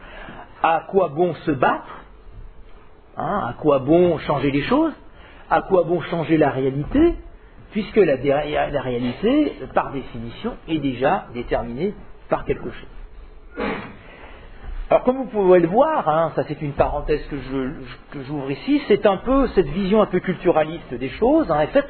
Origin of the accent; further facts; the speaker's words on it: France; nous on est Français. peut-être un peu européens aussi.